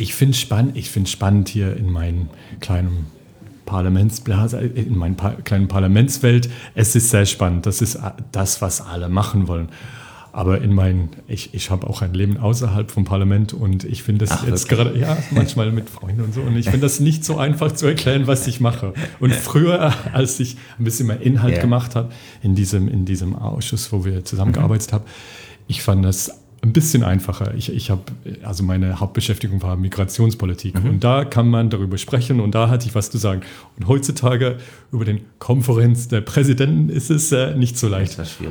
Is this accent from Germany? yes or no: no; England, United Kingdom; German is a second language; moved away as an adult; now in Brussels, Belgium; also ich komme aus England, Akzent, hallo, ja. ich habe Europapolitik studiert und ganz lange her kam ich nach Brüssel